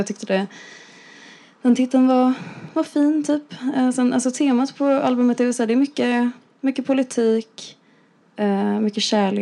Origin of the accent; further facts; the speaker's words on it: Stockholm, Stockholm County, Sweden; Alltså, jag är ju från Stockholm.